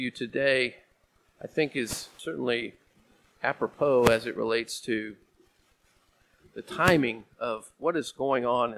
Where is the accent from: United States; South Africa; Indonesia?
United States; Illinois; Well, at the time, I grew up in Southern Illinois, and the big economy in Southern Illinois was coal mining.